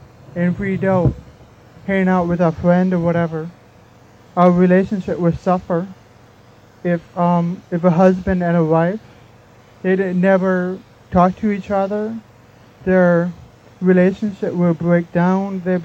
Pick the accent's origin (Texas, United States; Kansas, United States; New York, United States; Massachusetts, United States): New York, United States; now in London, United Kingdom; You know, I'm originally from New York, and people ask me, why did you move to London?